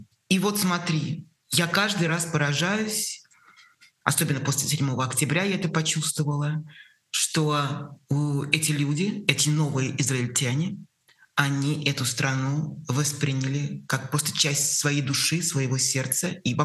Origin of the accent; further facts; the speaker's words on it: Moscow, Russia; Потому что вот я тоже как москвич